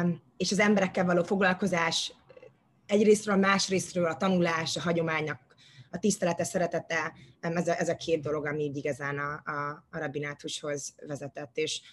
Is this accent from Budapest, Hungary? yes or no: yes; Budapest, Hungary; Én Budapesten nőttem fel, a Lauder iskolába jártam, gimnáziumban, és a szüleim nem zsidók, betértem még egészen fiatalon